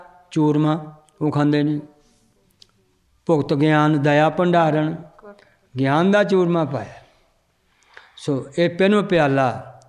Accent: Punjab, India; ਸਾਡੇ ਪਿੰਡ ਸਥਾਨ ਹੈ ਬੀੜ ਦੇ ਕੰਢੇ 'ਤੇ, ਨਾਭੇ ਰਾਜ ਦਾ ਬੀੜ ਆ, ਬਹੁਤ ਲੰਬਾ ਸਾਡੇ ਲੰਬਾ ਏਰੀਆ 'ਚ ਬੀੜ ਬਣਿਆ

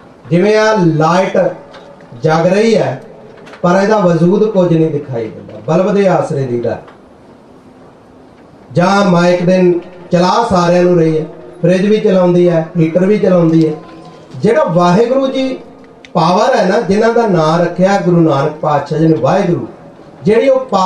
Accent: Uttar Pradesh, India; born there; moved away; ਮੈਂ ਪੰਜਾਬੀ ਨਹੀਂ ਪੜ੍ਹਿਆ, ਮੈਂ ਹਿੰਦੀ ਅਤੇ ਸੰਸਕ੍ਰਿਤ ਪੜ੍ਹਿਆ, ਮੈਂ ਪੰਜਾਬੀ ਨਹੀਂ ਪੜ੍ਹਿਆ, ਕਿਉਂਕਿ ਮੇਰਾ ਜਨਮ ਯੂਪੀ ਇਲਾਕੇ ਦਾ, ਮੇਰੇ ਮਾਤਾ ਪਿਤਾ ਪੰਜਾਬ, ਘਰ ਮੈਨੂੰ ਹਿੰਦੀ ਬੋਲਣ ਨਹੀਂ ਸੀ ਦਿੰਦੇ, ਉਹ ਪੰਜਾਬੀ ਬੋਲਦੇ ਹੀ ਸਾਰੇ, ਨਵੇਂ ਇੱਥੇ ਆ ਕੇ ਪੜ੍ਹਿਆ ਹੈ।

